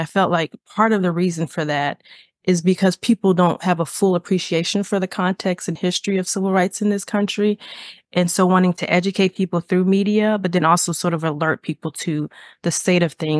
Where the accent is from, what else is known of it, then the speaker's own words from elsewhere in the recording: Florida, United States; So I was born and raised in Florida, always wanted to be an attorney since watching Matlock on TV, just to age myself.